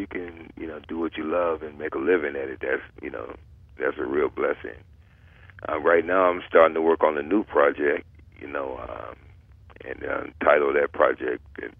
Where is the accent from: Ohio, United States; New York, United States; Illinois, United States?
Illinois, United States; Chicago